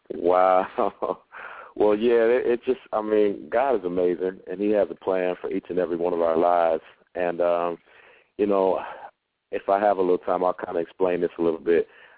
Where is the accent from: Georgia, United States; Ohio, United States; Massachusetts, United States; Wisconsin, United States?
Wisconsin, United States; Milwaukee; he happens to be from my hometown, Milwaukee, as well.